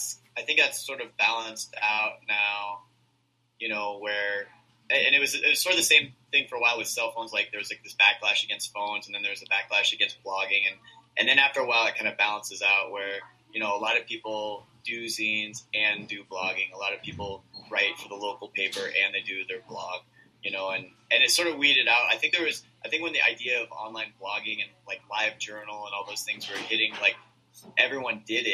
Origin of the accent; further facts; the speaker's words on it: Iowa, United States; now in Chicago, United States; Yeah, I grew up in Iowa, and I had just kind of gotten into zines. And when I was in Iowa, I had to like write letters and people would mail them to me. And when I moved to Chicago